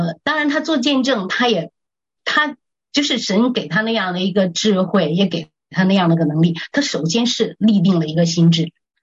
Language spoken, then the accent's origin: Chinese; China; 我们从大陆出来的